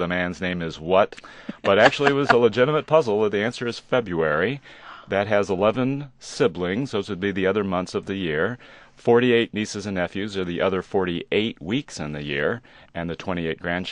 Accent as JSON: {"language": "English", "town": "Pleasantville", "region": "New York", "country": "United States", "tie": "born or raised there", "said": "I had dinner with Stephen King, who was in my hometown of Pleasantville, New York."}